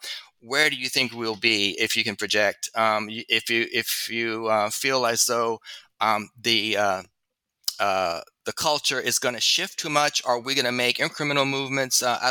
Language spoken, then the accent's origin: English; Louisiana, United States; My home state of Louisiana was not a red state when I was little. It was a blue state, believe it or not, but it was a Dixiecrat.